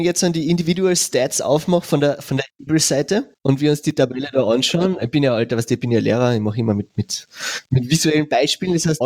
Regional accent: Carinthia, Austria; Wobei man dann als Kärntner dann auch von Geschichten aus Davis vielleicht Klagenfurt erzählen kann.

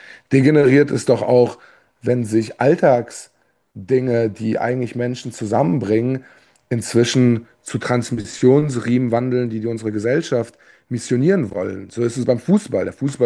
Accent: Ludwigshafen, Rhineland-Palatinate, Germany; die mir meine Heimat weggenommen hat und die Stadt Ludwigshafen, die ich kenne, heute nicht mehr wiederzuerkennen ist.

